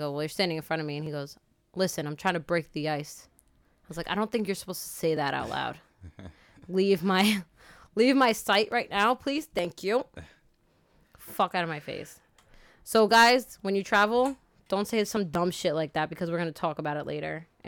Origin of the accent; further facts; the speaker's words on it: New York, United States; Hey, where are you from? I say, New York.